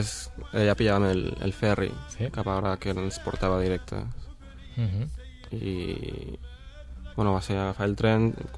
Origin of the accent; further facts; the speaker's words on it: Mexico; now in Barcelona, Spain; Jo resideixo a Barcelona també, però sí. Jo soc de Mèxic.